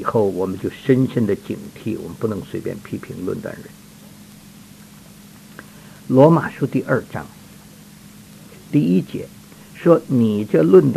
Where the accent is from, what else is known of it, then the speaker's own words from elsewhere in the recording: China; 我们中国人说虎毒不吃子